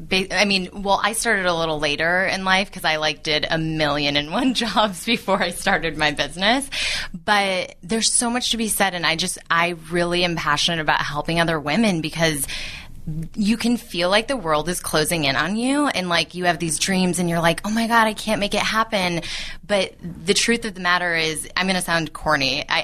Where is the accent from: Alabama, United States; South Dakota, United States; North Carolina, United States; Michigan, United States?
Michigan, United States; I'm from Michigan. I love Michigan. My whole family's there. But I went to Central Michigan University, which isn't even like an art school in itself.